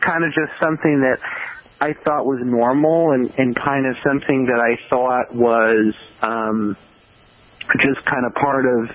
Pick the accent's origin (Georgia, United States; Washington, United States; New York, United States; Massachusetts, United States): Massachusetts, United States; Quincy; also born or lived in Wrentham / Attleboro; I grew up actually in a couple different places because my parents moved around a little bit. So I was in the Wrentham area, then Attleboro area, then the Quincy area.